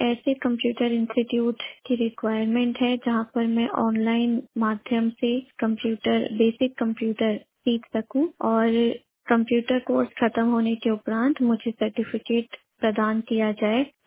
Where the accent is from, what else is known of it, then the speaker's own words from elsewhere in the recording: Uttarakhand, India; मैं उत्तराखंड की रहने वाली हूँ। मेरी डिसेबिलिटी टोटली विजुअली इम्पेयर है।